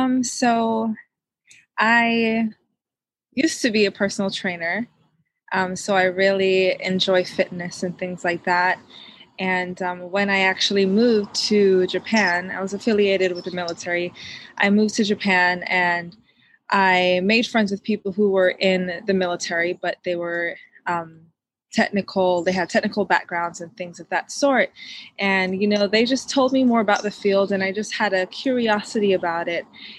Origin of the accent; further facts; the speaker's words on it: Jamaica; born and raised in Jamaica.